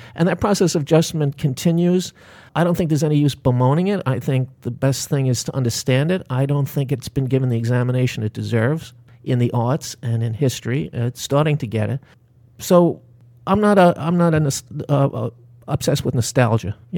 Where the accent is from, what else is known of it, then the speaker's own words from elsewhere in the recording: New York City, New York, United States; my growing up in the Bronx, it was always expected we were going somewhere else.